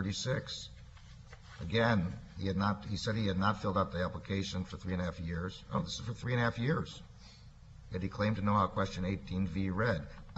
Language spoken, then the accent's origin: English; Chicago, Illinois, United States; It's sort of like I'm from Chicago.